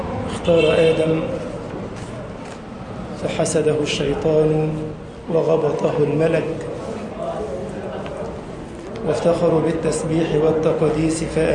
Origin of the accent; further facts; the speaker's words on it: Egypt; اللهم انشر أمنك وأمانك في بلدنا مصر وسائر بلاد المسلمين.